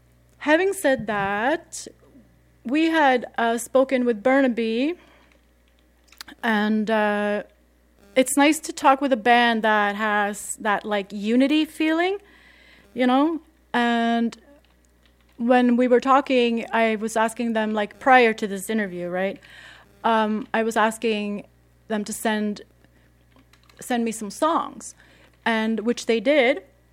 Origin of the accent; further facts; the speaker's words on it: Sweden; English is a second language; Like, I'm from Sweden. But you don't say